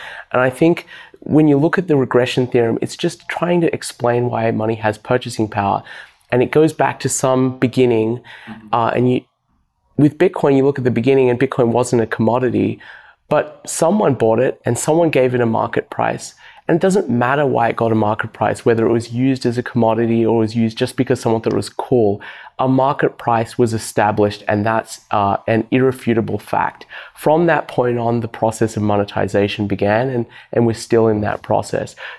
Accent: Australia; now in United States; So I'm from Australia originally

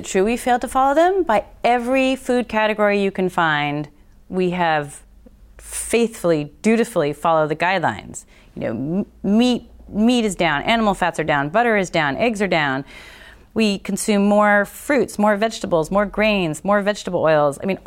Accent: Berkeley, California, United States; Yeah. Well, you know, I grew up in Berkeley, California

